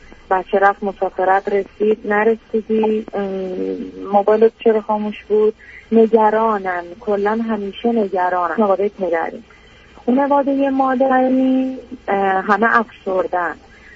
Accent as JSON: {"language": "Persian", "country": "Iran", "moved": "yes", "lives_now": "Europe", "said": "من به دلیل اینکه خارج از ایران هستم"}